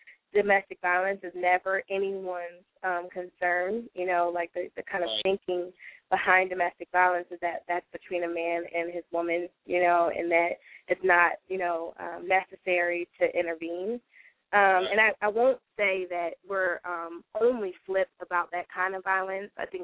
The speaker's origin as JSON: {"language": "English", "region": "New Jersey", "country": "United States", "said": "And, you know, I'm from New Jersey. I'm from the state that invented Megan's Law"}